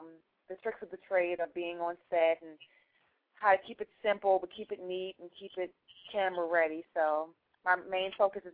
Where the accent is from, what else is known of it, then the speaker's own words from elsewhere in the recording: Baltimore, Maryland, United States; now in Los Angeles, United States; I'm a makeup artist primarily and living out of Los Angeles now. I'm originally from Baltimore